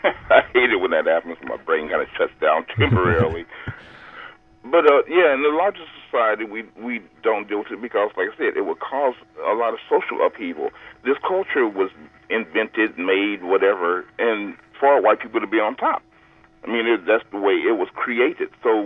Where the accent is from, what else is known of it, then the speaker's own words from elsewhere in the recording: Indiana, United States; now in California, United States; I was born and raised in Indiana.